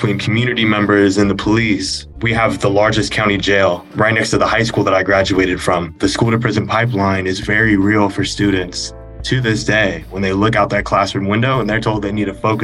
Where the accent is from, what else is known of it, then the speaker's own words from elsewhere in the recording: Banning, California, United States; I'm from the Inland Empire.